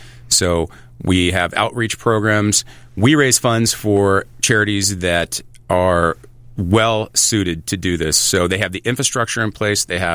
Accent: Seattle, Washington, United States; So I joined the Marine Corps right out of high school. I grew up in Seattle and have never looked back since. The Marine Corps has taken me all over.

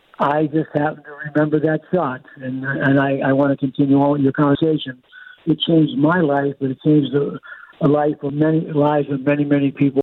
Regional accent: Trafford, Pennsylvania, United States; growing up in Trafford with the family and all the other families

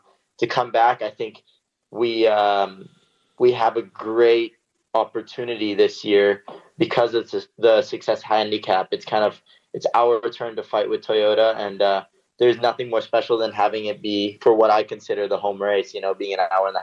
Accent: United States; And to have the chance to win that as an American, it's, you know, it's a memory that'll last a lifetime.

